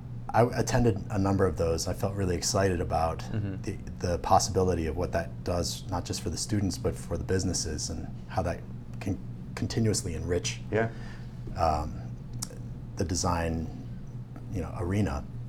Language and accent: English; Tokyo, Japan; Because I grew up in Tokyo, even though I studied at the American School in Japan, and more or less grew up as an expatriate